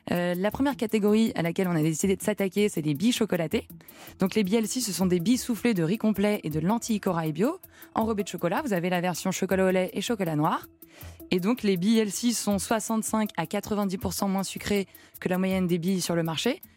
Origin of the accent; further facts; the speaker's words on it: Paris, Île-de-France, France; Non, je viens de Paris.